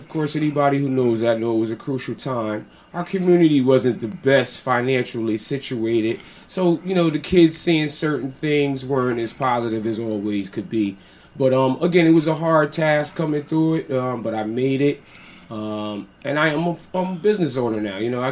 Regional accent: New Hallville, United States; Yeah, I did. I grew up in New Hallville 42 years.

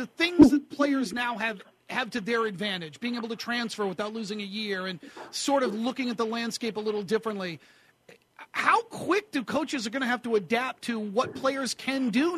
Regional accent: New England, United States; because I was growing up in New England, that was the Squish the Fish game.

